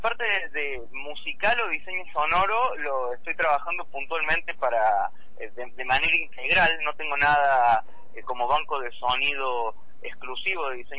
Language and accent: Spanish; Córdoba, Argentina; now in Neuquén, Argentina; que originalmente soy de Córdoba, pero la verdad que la ciudad de Neuquén siempre me trató muy bien